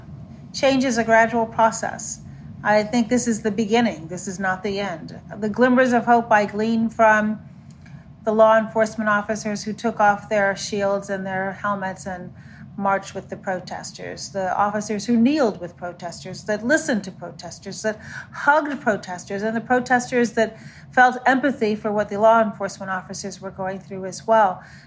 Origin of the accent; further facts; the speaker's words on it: Chicago, Illinois, United States; the mayors from San Francisco, Minneapolis, Chicago, my hometown, D.C., Atlanta, and New York, and Los Angeles.